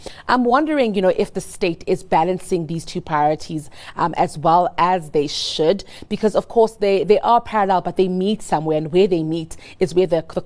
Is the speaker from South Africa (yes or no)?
yes; South Africa; and all of us as South African citizens as well.